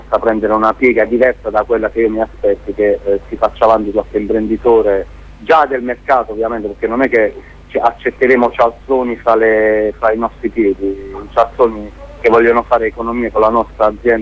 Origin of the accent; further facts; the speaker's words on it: Bari, Apulia, Italy; Sì, sono di Bari.